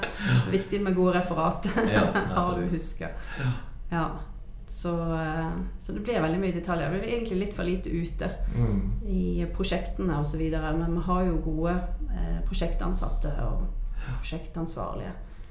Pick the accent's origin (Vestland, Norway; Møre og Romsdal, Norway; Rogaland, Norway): Rogaland, Norway; Varhaug; Jeg kommer jo fra Varhaug på Jæren da. Så jeg flyttet opp her i 2003.